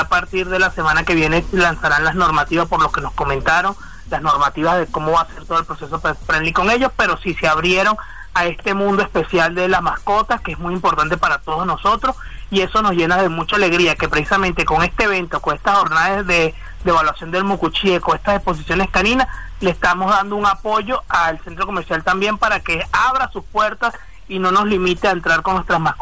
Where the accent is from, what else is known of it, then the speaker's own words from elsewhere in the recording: Venezuela; tiene mucha historia importante para nuestro país, para nosotros como venezolanos